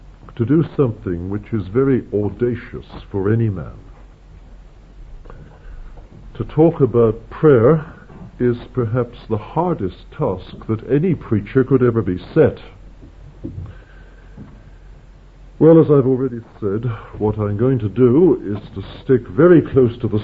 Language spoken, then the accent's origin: English; England, United Kingdom; being an Englishman here in Scotland